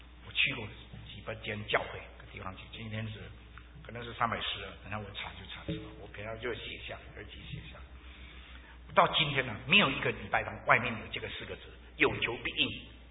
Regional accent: Fujian, China; 我们福建人说老人家长牙齿

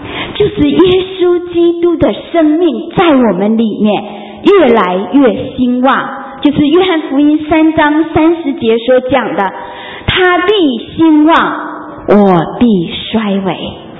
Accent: China; 那我们都是从国内来的，从大陆来的。

